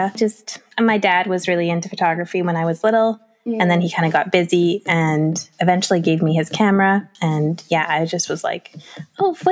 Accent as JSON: {"language": "English", "town": "Vancouver", "region": "British Columbia", "country": "Canada", "said": "I'm from Vancouver, Canada. It's a really lovely place to live. It's a city that thinks it's a big city, but it's really not very big. It's got oceans and mountains and forests, such a huge variety of nature within like a 45-minute drive."}